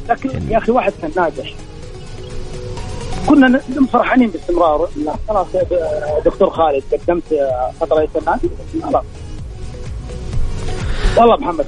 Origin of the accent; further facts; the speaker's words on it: Saudi Arabia; احنا كسعوديين